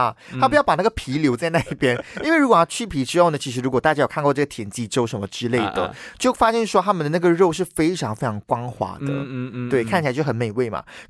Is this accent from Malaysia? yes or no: yes; Malaysia; 像我们马来西亚人呢、啊，我们在吃榴莲的时候啊